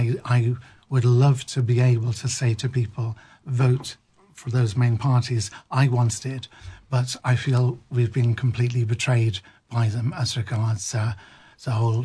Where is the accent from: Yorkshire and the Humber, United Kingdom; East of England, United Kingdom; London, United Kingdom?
London, United Kingdom; Croydon; now in Ireland; I grew up in Croydon in South London, and my dad emigrated in the 50s when there was no work, he became a bus conductor. So I've come back to Ireland